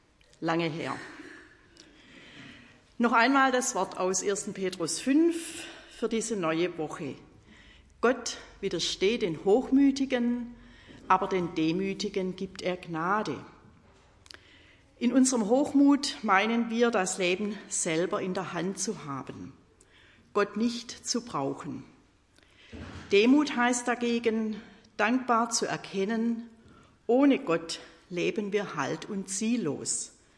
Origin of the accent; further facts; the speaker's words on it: Rothfelden, Baden-Württemberg, Germany; Seit November bin ich im Ruhestand und wohne mit meinem Mann in meiner Heimatgemeinde Rothfelden. Das ist ein Ortsteil von Ebhausen.